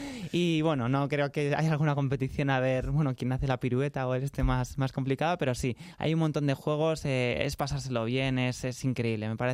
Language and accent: Spanish; Pozuelo de Alarcón, Community of Madrid, Spain; born there; Yo nací en Pozuelo Alarcón, ¿no? En Pozuelo Alarcón ya sabemos que es una ciudad, pues bueno, la gente es mucho más de derechas, mucho más cerrada, conservadora